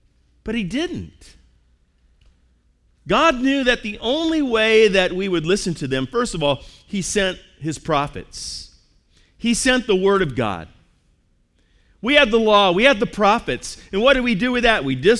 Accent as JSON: {"language": "English", "region": "California", "country": "United States", "said": "I come from California."}